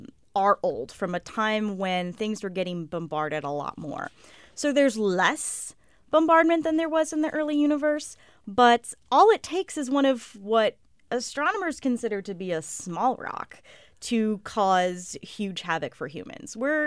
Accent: New York City, New York, United States; They, always go after my hometown. Always go after New York City.

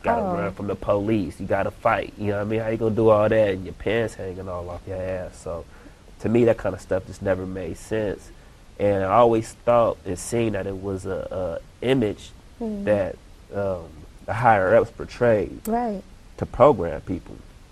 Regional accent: Sacramento, California, United States; also born or lived in Fresno; I was born here in Fresno, California, and I grew up in Sacramento

